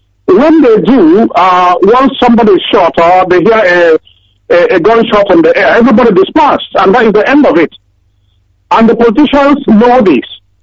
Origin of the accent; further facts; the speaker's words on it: Nigeria; now in United Kingdom; I'm coming from the UK. Director, it's really... I come from Ugawala, local government...